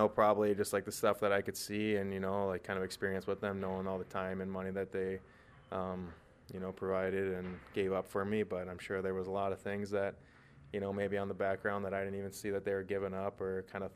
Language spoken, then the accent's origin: English; Sioux Falls, South Dakota, United States; always knew I like kind of was a little bit better than some of my peers growing up in Sioux Falls, but that was Sioux Falls